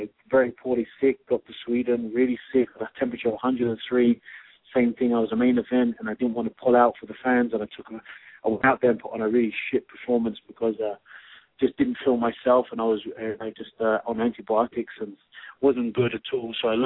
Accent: London, United Kingdom; in London, England, which is my hometown.

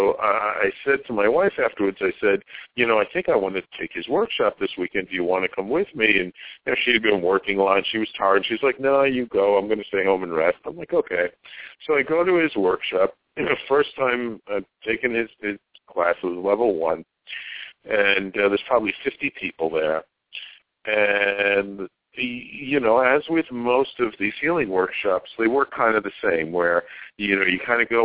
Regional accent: Bronx, New York, United States; he knew I grew up in the Bronx

